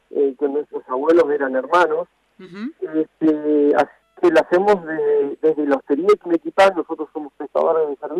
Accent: Chubut, Argentina; Yo soy poblador del Parque Nacional Los Alerces, ya somos pobladores preexistentes al Parque Nacional, ya. Yo ya soy la cuarta generación que estamos viviendo dentro del parque.

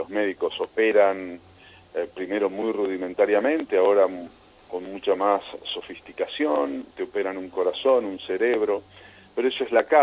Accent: Sunchales, Santa Fe, Argentina; born there; moved away; después de haber venido de mi provincia natal, que es Santa Fe, de mi ciudad natal, que es Sunchales

